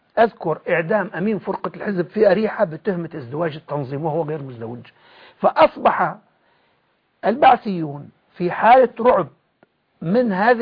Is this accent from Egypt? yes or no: no; Idlib Governorate, Syria; moved away as an adult; أنا كنت عضو قيادة شعبة والتمست الأعذار حتى هربت من سوريا.